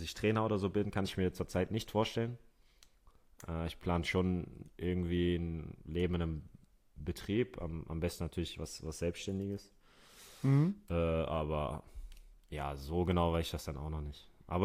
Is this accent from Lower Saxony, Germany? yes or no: no; Hamburg, Germany; Ich sehe mich auf jeden Fall in meiner Heimatstadt Hamburg.